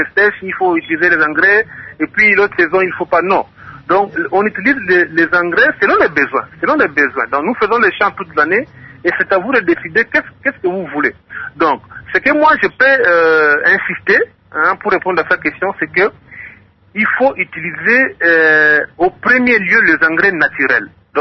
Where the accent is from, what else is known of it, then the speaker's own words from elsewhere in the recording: Mbanza-Ngungu, Kongo Central, DR Congo; ici, chez nous, en Banzangungu